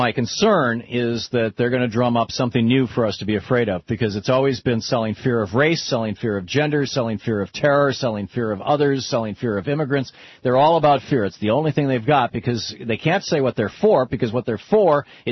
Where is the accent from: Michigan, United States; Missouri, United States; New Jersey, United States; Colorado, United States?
Michigan, United States; I grew up in Michigan, a lot, which is a very rural state, and a lot of farming goes on in Michigan